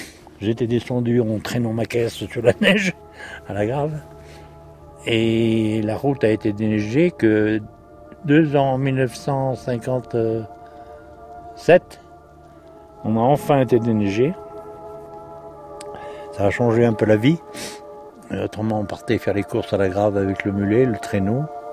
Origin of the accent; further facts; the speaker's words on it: Le Châtelet, France; born there; Je suis né au Châtelet. J'ai fait le paysan avec mes parents jusqu'à l'âge du service militaire.